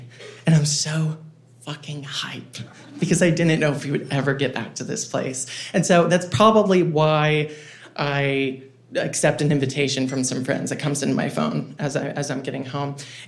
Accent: Jacksonville, Florida, United States; moved away; also born or lived in North Carolina; And eventually I made the difficult decision to leave my hometown of Jacksonville, Florida, and move in with family two states away in North Carolina.

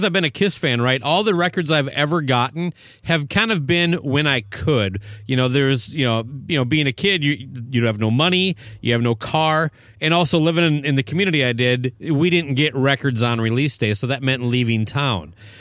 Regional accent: Owatonna, Minnesota, United States; which was a bit of a drive from my hometown of Owatonna.

